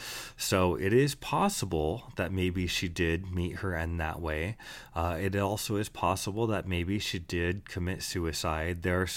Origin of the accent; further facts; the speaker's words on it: Midwest, United States; also born or lived in Washington; now in Bellingham, United States; Originally, I'm from Washington, but then I grew up in the Midwest before moving back out here about 15 years later. So when I moved back to Bellingham